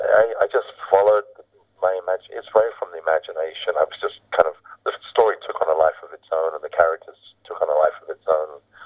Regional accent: England, United Kingdom; moved away as an adult; now in New York City, United States; I'd always felt sort of alienated, like growing up in England

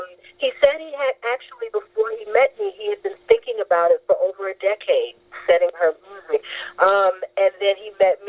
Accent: Brooklyn, New York, United States; I loved growing up in Brooklyn. I loved it, and I still love Brooklyn very, very much.

